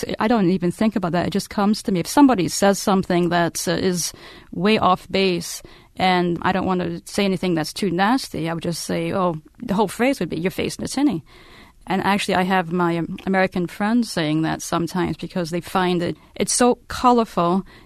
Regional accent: Scotland, United Kingdom; for the average person, even the average Scot, we wouldn't know how to spell so many of the Scots words that we use.

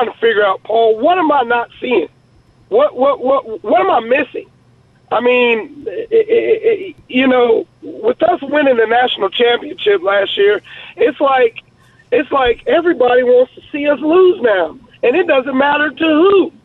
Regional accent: Georgia, United States; I grew up in Georgia

